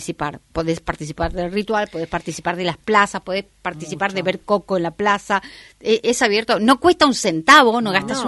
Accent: Aguascalientes, Mexico; now in Buenos Aires, Argentina; Yo soy de Aguas Calientes, pero vivo en Buenos Aires hace 30 años.

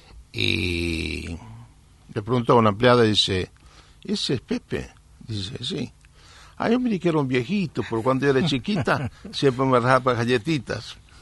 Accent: Galicia, Spain; moved away; desde muy chico que nací en Galicia, entonces me crié en el campo.

